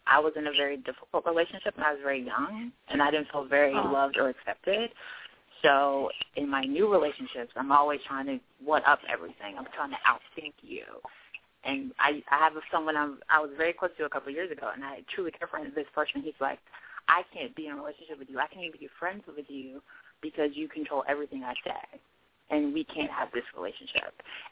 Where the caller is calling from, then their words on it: Silver Spring, Maryland, United States; I'm calling from Silver Spring, Maryland.